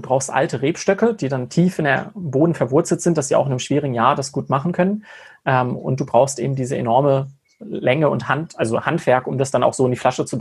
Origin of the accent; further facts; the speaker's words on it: Switzerland; bei uns in der Schweiz